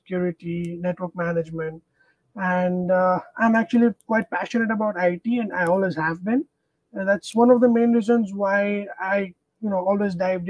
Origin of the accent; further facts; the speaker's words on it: Uganda; because I grew up in Uganda, which is a small country in Africa.